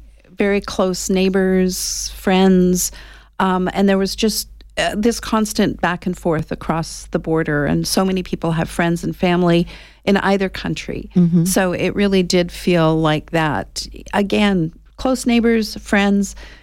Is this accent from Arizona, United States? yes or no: yes; Tucson, Arizona, United States; born there; Well, I can say that I was born here in Tucson, so